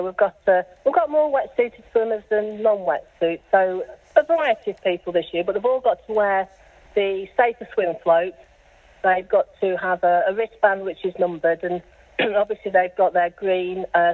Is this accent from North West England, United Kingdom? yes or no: yes; Blackpool, North West England, United Kingdom; born and bred in Blackpool, from here, my hometown